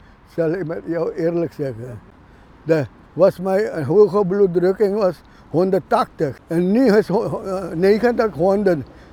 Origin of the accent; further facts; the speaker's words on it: Suriname; born there; 15 mei 1942 ben ik geboren in Suriname district. Nu ben ik nou, ja, 81